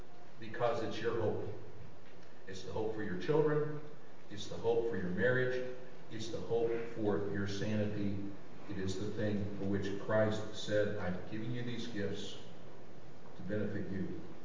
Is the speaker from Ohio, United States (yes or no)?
yes; Ohio, United States; also born or lived in Georgia, United States; I'm not a West Virginian. I grew up in Ohio. Spent 17, 20 years in Georgia. I'm not a West Virginian.